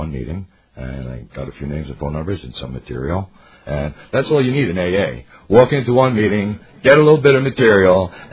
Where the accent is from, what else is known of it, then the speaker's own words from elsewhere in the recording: Miami, Florida, United States; I'm from Miami, Florida.